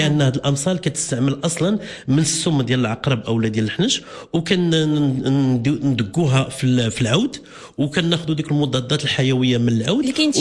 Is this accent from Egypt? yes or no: no; Morocco; وكاين الافاعي بحال اللي عندنا في المغرب اكثريتها كتجري الدم.